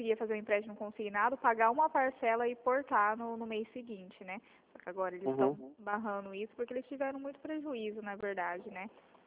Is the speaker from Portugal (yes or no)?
no; Colíder, Mato Grosso, Brazil; Colíder, Mato Grosso. Você conhece?